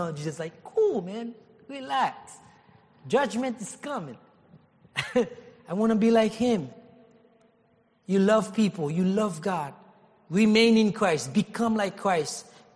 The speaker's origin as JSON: {"language": "English", "country": "Haiti", "tie": "born or raised there", "said": "I grew up in Haiti, and people don't have the opportunity."}